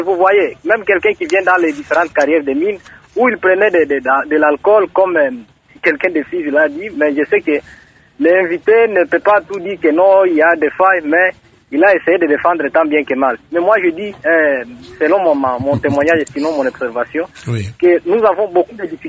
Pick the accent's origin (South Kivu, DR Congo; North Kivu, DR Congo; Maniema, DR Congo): Maniema, DR Congo; ici, chez nous, au Maniema